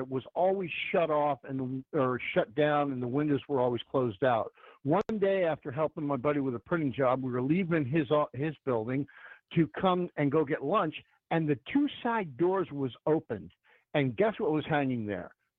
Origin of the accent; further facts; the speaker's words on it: California, United States; Just a quick story for Calvin. I grew up in Marin County, California, and that's where Lucas was from.